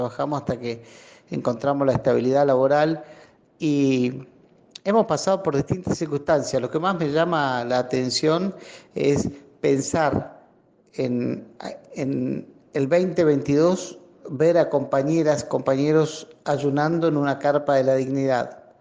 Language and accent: Spanish; El Bolsón, Río Negro, Argentina; soy del Bolsón, docente.